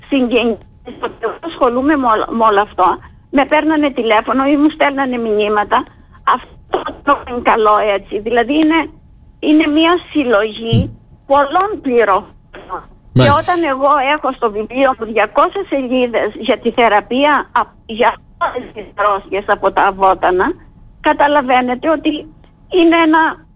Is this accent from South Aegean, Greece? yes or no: no; Krousonas, Crete, Greece; πως έμαθα εγώ στο χωριό μου, στον Κρουσόνα, τα βότανα.